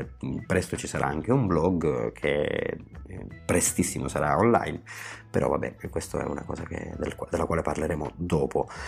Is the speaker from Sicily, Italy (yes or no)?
yes; Sicily, Italy; born there; sono nato in Sicilia